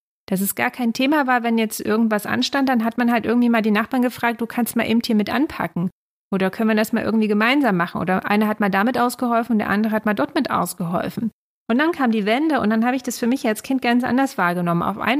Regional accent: East Germany, Germany; Ich bin ja in Ostdeutschland aufgewachsen

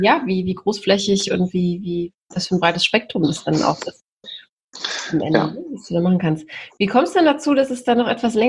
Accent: Mülheim an der Ruhr, North Rhine-Westphalia, Germany; Aus Mülheim an der Ruhr komme ich.

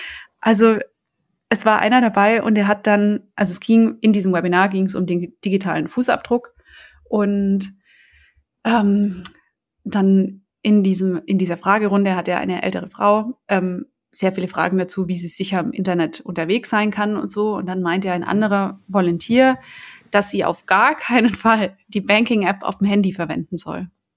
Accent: Germany; ich komme aus Deutschland

